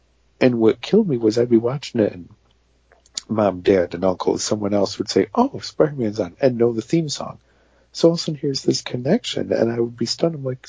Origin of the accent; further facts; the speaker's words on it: New York, United States; But for me, growing up in New York, WPIX, Channel 11, mm-hmm.